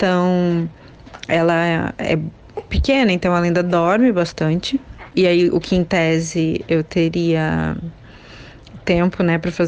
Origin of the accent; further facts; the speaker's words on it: Porto Alegre, Rio Grande do Sul, Brazil; Eu sou gaúcha, né? Sou de Porto Alegre